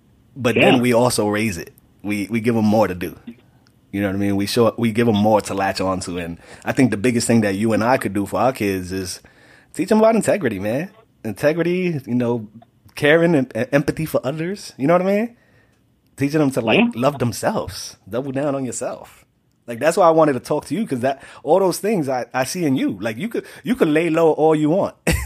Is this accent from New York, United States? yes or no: yes; Bronx, New York, United States; I'm from the Bronx.